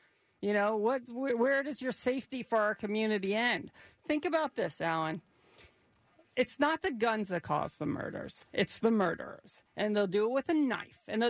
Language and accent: English; Mar Vista, California, United States; when I was a boy growing up in Mar Vista, California, I lived on a cul-de-sac with three Holocaust survivors.